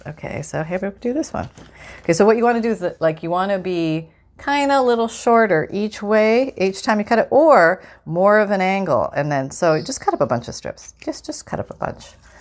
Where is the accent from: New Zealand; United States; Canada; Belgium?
Canada; moved away; I'm from Canada originally, and I grew up eating Aero bars and Smarties and things that they don't have here.